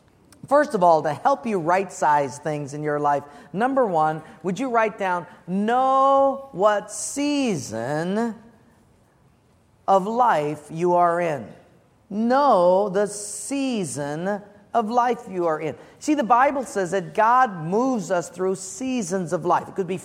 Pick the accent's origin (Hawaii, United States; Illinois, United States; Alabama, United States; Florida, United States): Hawaii, United States; Honolulu; I'm from Palolo Valley where you just, you know, spit a mango seed out and it grows.